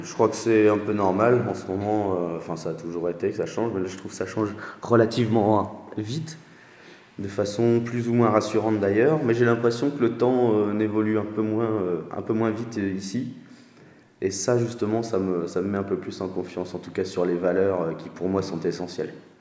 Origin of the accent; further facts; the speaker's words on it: Pays de la Loire, France; Quand on dit qu'on vient du Nord Mayenne, mais ils ont 10 ans de retard